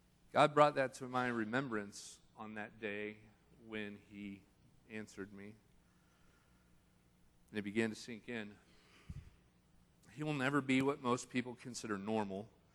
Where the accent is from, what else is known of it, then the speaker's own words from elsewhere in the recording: Kansas, United States; I wouldn't know what to do because I grew up here in Kansas.